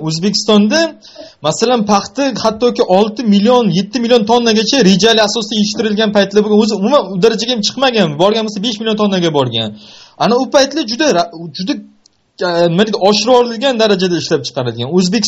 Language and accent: Uzbek; Samarkand, Samarqand Region, Uzbekistan; Men asli Samarqandliman, asli.